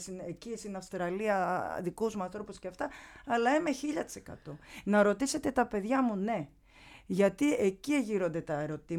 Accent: Greece; τους λέω ότι εγώ εκτιμώ την ελληνική γλώσσα όχι επειδή τυχαίνει να είμαι Ελληνίδα.

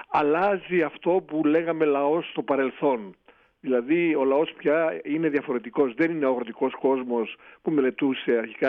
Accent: Thessaly, Greece; μεγαλώνοντας εκεί στις Τάνες και μεταξύ Χυμαδιών που ήταν στη Θεσσαλία και του ορεινού μας χωριού που είναι, ας πούμε, η Μητρόπολη μας, ο Γράμμος ή η Αϊτομιλίτσα.

